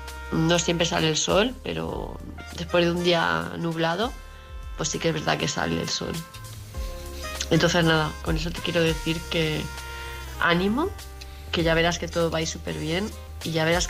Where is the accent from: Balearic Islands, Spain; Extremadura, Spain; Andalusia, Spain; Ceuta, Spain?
Balearic Islands, Spain; Palma; de Palma de Mallorca.